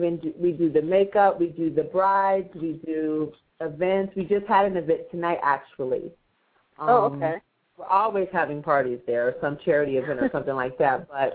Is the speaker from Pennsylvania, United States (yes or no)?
no; Ohio, United States; also born or lived in Chicago; Well, I'm a medical esthetician, and I'm originally from Ohio, but I did all my training in Chicago and just recently came to the Maryland, D.C. area.